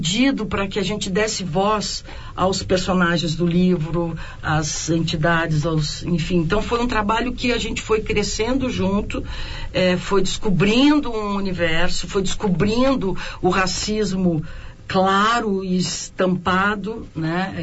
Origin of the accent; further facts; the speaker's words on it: Porto Alegre, Rio Grande do Sul, Brazil; Sim, eu nasci aqui em Porto Alegre.